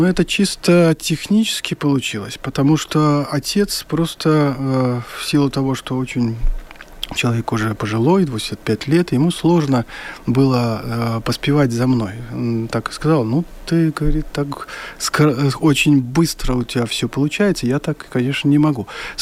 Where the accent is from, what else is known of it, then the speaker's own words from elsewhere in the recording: Belarus; я белорус, моя национальность такова, я живу в этой стране, и я хочу, чтобы меня знали как именно белорусского художника.